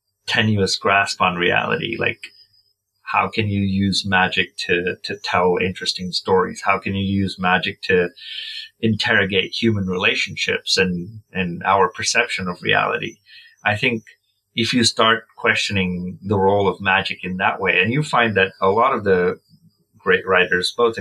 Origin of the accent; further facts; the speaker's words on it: India; moved away; also born or lived in United States / United Kingdom; obviously I'm from India. I'm an immigrant. I've lived in the States. I've lived in the UK, outside of India for almost the same amount of time that I grew up in India.